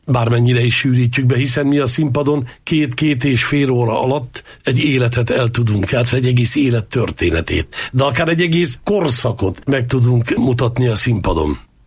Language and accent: Hungarian; Miskolc, Borsod-Abaúj-Zemplén, Hungary; born there; Én, aki egy olyan helyen születtem, Miskolcon, a régi Dankó Pista utcán, az úgynevezett Gordonyban, ahol nagyon vegyes lakosság volt, de nagyon sokan laktunk ott, mi romák is.